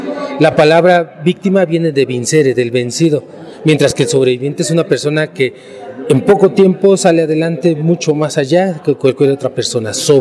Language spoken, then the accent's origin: Spanish; Mexico; yo que vengo de México